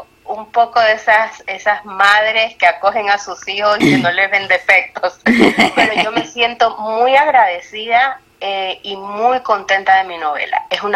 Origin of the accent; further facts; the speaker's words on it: Ecuador; moved away; also born or lived in England; Hubo una brecha porque me fui de Ecuador a Inglaterra, estudié... profundicé más y perfeccioné el inglés, estudié en Brighton